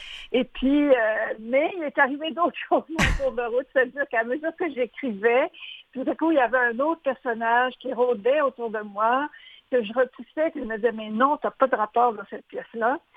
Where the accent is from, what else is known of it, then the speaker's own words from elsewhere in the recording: Montreal, Quebec, Canada; cette femme comme moi, occidentale de Montréal